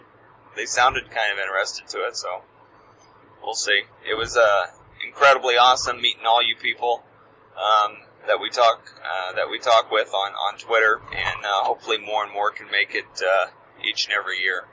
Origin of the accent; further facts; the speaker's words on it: Missouri, United States; I mean, I come from Missouri, and, you know, there, just like here, you know, the public can go buy almost any type of firework they want.